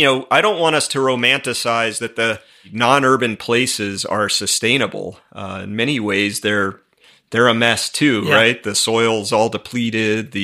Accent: East and South, United States; I grew up in the East and the South. You know, like the cities I was used to are Atlanta, Philadelphia, Washington.

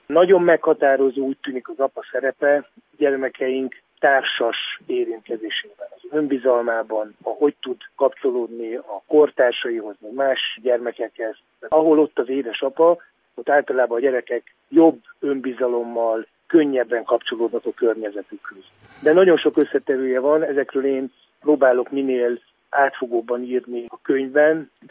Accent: Hungary; én is kis faluból származom

